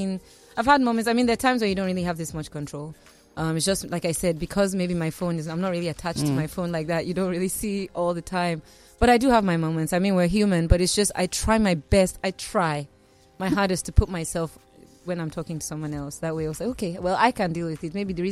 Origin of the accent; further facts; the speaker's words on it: Kaduna, Kaduna State, Nigeria; I did it in my hometown too as well, in Kaduna.